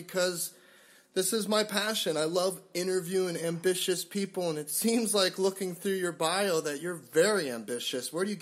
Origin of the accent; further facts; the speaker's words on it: Wisconsin, United States; now in San Diego, United States; You know, I am from Wisconsin. I love the Midwest. I love Wisconsin. I left it, though, in 97, left my mom, my dad, my grandma's still there, and my brother and sister for San Diego.